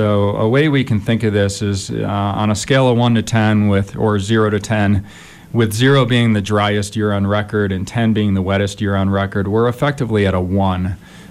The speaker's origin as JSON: {"language": "English", "region": "Great Lakes", "country": "United States", "tie": "born or raised there", "said": "I grew up in the Great Lakes region, and during the summer, it tasted different."}